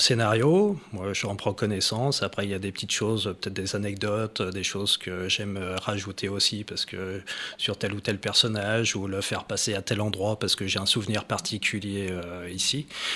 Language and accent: French; Cercié, Auvergne-Rhône-Alpes, France; je suis originaire de Cercier et la colline, je l'ai vue très très longtemps depuis la terrasse de ma chambre.